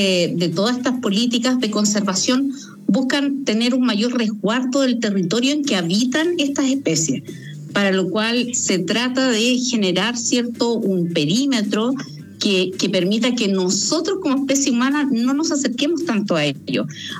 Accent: Chile; seríamos nosotros como chilenos los que seríamos los culpables

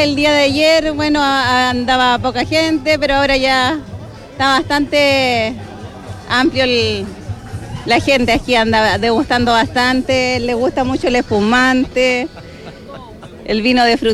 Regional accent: San Vicente, O'Higgins, Chile; Nacida y criada en San Vicente y nos quedamos acá.

